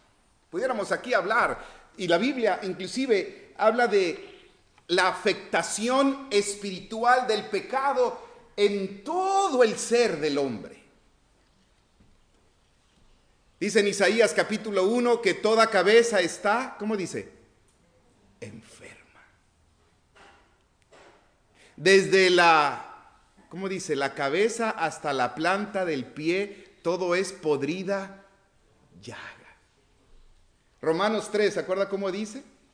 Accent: Tabasco, Mexico; now in Tijuana, Mexico; Entonces, pero yo también soy tabasqueño. Yo tengo 30 años acá en Tijuana, ¿verdad?

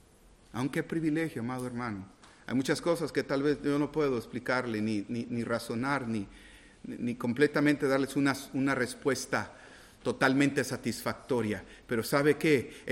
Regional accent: Mexico; born there; también nosotros tenemos nuestro trasfondo y nuestra idiosincrasia, ¿no? Nacimos en México, ¿verdad?

